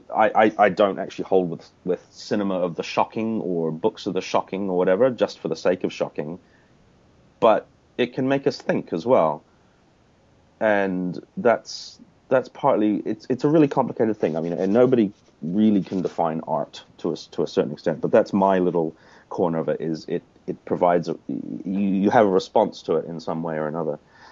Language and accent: English; New Zealand; I would be quite happy to use the New Zealand connection if it helped